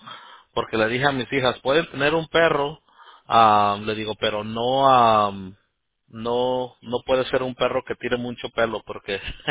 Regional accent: Mexico; mis papás son de Monterrey, ¿verdad? Soy de México

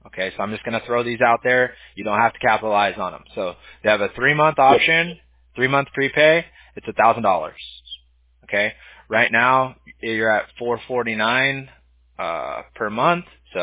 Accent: Huntington Beach, California, United States; I think it's just because I grew up in Huntington Beach, though. So I kind of grew up going to the beach on a regular basis, wearing board shorts.

